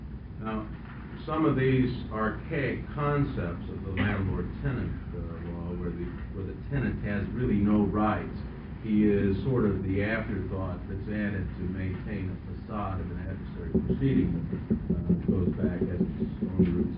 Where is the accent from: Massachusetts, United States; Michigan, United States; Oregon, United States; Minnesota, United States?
Oregon, United States; Portland; I'm an attorney from Portland, Oregon, presently the director of the Trial and Appellate Division for Legal Aid Service in Portland.